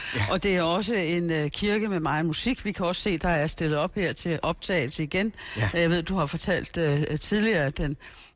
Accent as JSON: {"language": "Danish", "town": "Copenhagen", "region": "Capital Region of Denmark", "country": "Denmark", "said": "Og både du og jeg er præstebørn fra København"}